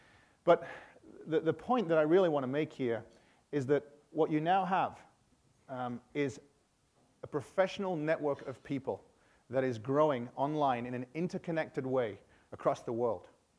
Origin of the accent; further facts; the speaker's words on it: England, United Kingdom; as a kid growing up in England in the 80s, you think Chicago, you think Ferris Bueller's Day Off.